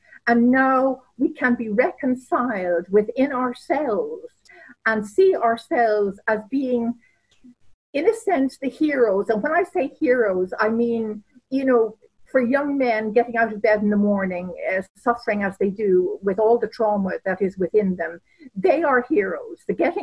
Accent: Ireland

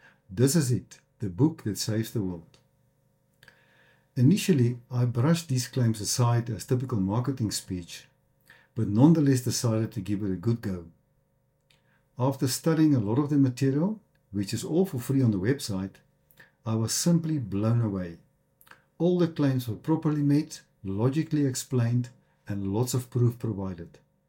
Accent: South Africa; also born or lived in Netherlands; I was born in the Netherlands, but raised in South Africa.

